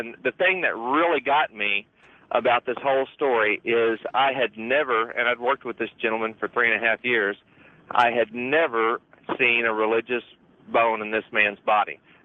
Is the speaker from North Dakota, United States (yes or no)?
no; Little Rock, Arkansas, United States; I'm from the Hot Springs, Little Rock area.